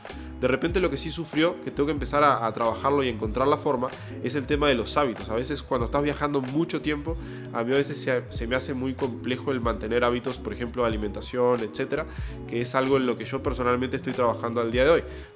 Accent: San José de Mayo, San José, Uruguay; also born or lived in Montevideo; yo estuve muy atado a un pueblo muy pequeño que se llama San José de Mayo. Para los que conozcan, yo soy de Uruguay, no soy argentino, como la gran mayoría de personas piensa.

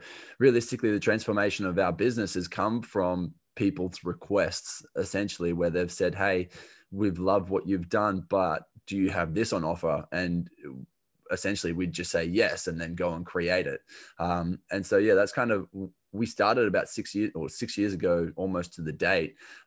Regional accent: Australia; accent: Australian; So I'm an Australian, if you can't tell from the accent

